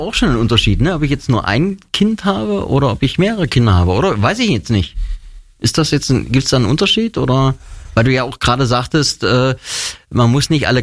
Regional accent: East Germany, Germany; Und wir kommen ja nur aus der DDR, da war ja eine Mauer drumherum.

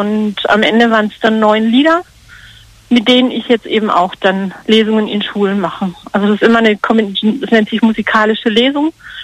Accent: Karlsruhe, Baden-Württemberg, Germany; ich komme aus Karlsruhe

